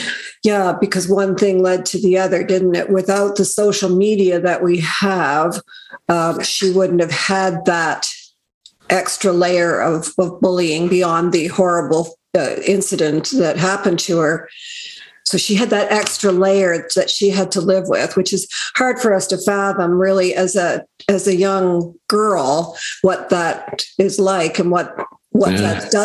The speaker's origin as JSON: {"language": "English", "region": "Nova Scotia", "country": "Canada", "said": "I'm from Nova Scotia."}